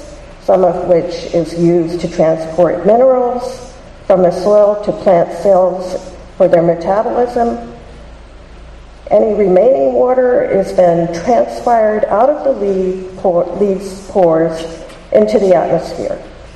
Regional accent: Plainfield, Massachusetts, United States; I'm from Plainfield, Massachusetts.

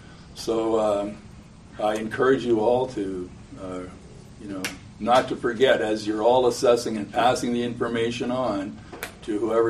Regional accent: Toronto, Ontario, Canada; moved away as an adult; also born or lived in Los Angeles, United States; now in United States; Born and raised in Toronto, Canada, big city. In my 20s, I moved to California, LA area, for about 5 years. And then when the notion of moving to New England came up

